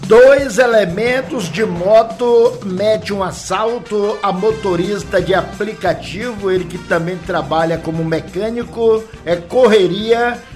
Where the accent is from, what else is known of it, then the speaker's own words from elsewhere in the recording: Ilhéus, Bahia, Brazil; Eu sou nordestino, baiano e ilhaense.